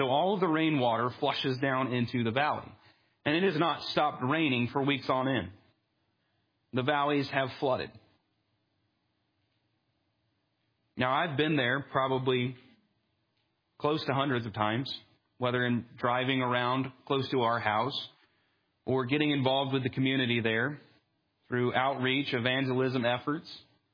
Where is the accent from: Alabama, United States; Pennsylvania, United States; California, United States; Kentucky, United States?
Kentucky, United States; Somerset; also born or lived in Georgia; I'm from Georgia because I want to claim it, but let's be honest, I spent most of my life in Kentucky. I am from the very edge of the Appalachian Mountains. Somerset, Kentucky, if you only go about 30 minutes to the east, you're there.